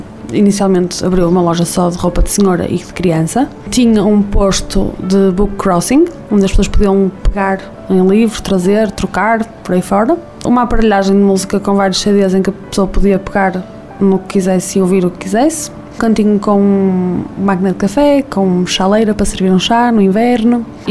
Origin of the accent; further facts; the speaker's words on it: Viana do Castelo, Portugal; now in Vienna, Austria; Ponte, olhava para o Monte Santa Luzia, era assim um sentimento inexplicável. Pronto, estou a chegar à minha terra, que maravilha.